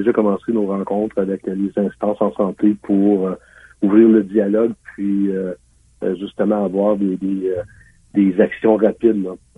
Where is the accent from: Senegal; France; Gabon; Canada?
Canada; Hearst, Ontario; Et même dans le Nord, même chez nous, à Hearst, on vit des pénuries d'employés.